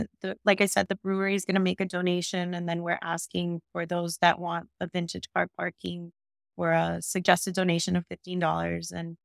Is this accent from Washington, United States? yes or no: no; Miami, Florida, United States; But I'm being from Miami. I think I have the perspective that you have to make it enjoyable for people to want to learn about it.